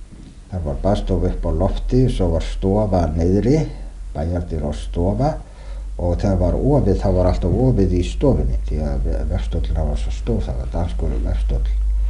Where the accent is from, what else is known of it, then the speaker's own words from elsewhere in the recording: Árneshreppur, Westfjords, Iceland; Já, ég er alinn upp í Víkursveit eða Árneshreppi í Reykjarfirði í Árneshreppi í Strandasýslu.